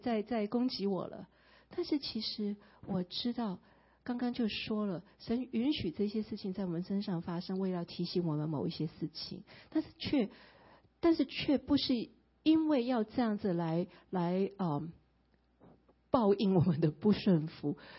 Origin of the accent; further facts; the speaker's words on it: Hong Kong; born there; also born or lived in United States; 我是在香港出生，然后小时候的确是有移民到美国去，但是去的时间不长，因为我去了大概一年吧。